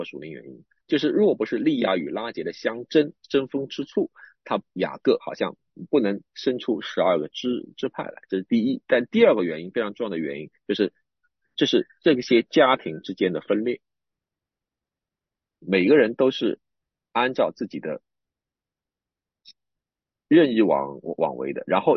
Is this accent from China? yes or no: yes; China; 而今天我们就是中国人，我们本来就是生活在这种文化当中的